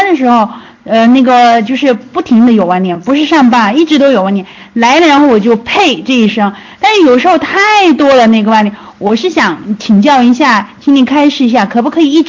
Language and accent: Chinese; Kunming, Yunnan, China; 我是昆明的